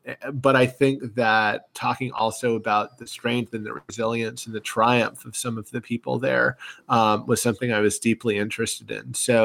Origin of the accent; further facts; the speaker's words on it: Knoxville, Tennessee, United States; So I grew up in Knoxville, Tennessee, like I said, and most of my sort of family trips and things went out towards like Dollywood, Sevierville, Gatlinburg, like that area.